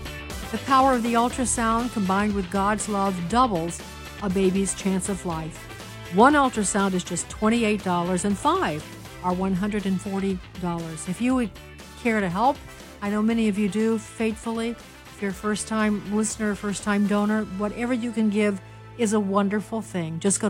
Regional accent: Chicago, Illinois, United States; like I'm from Chicago. I know how that is.

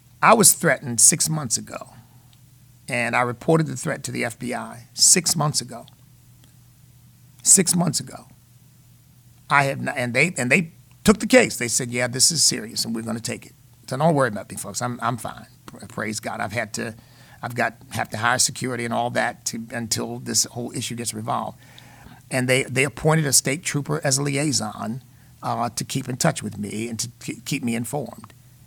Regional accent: United States; I guess because I'm an American of African descent, I can say that without anybody calling me a racist.

